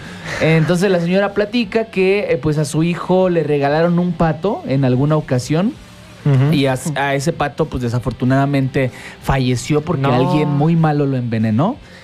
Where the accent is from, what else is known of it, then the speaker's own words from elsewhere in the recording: Mexico; México es mío y yo soy de México.